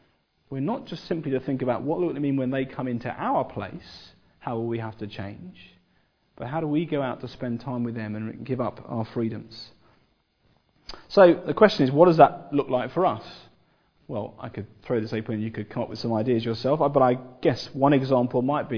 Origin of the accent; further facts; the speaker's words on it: England, United Kingdom; It's not always something that we're great at doing as English people.